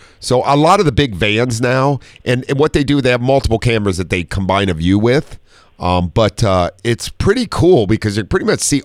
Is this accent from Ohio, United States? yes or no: yes; Ohio, United States; now in San Diego, United States; I'm wholly rooted in San Diego. I love it here. I'm from Ohio originally, and I tell people all the time, they're all, where are you from? I was like, Ohio.